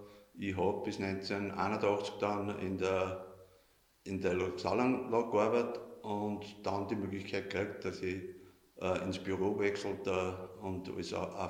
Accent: Vienna, Austria; bin Bereichsleiter für die Eluxal-Anlagen, bin im Wien daheim.

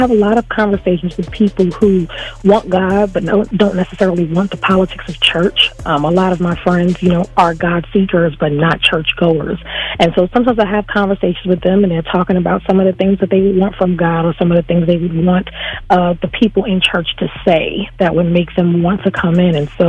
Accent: Bronx, New York, United States; I'm originally from New York.

